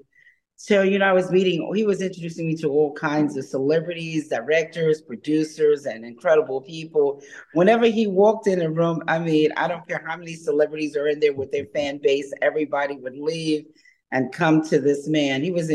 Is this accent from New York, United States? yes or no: yes; New York City, New York, United States; Well, I'm from New York. I'm a New Yorker. I'm from New York City, the boogie down called the Bronx, of course, and Manhattan.